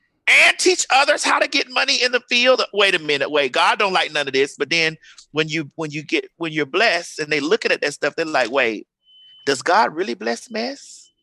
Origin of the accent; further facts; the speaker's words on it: Miami, Florida, United States; as a Black trans person growing up in Miami